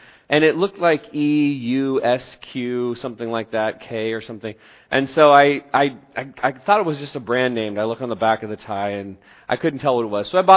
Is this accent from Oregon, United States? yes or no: yes; Eugene, Oregon, United States; an article published on March 9th of this year in the Register Guard, my hometown newspaper in Eugene